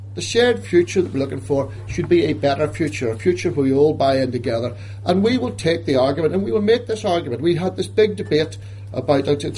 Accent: Northern Ireland, United Kingdom; I am Northern Irish. I am Irish. I am British. I am myself.

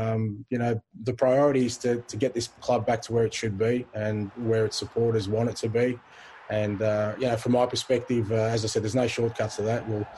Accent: Australia; growing up in Australia, you know, we were starved of sort of top-level football and anything we could get from overseas.

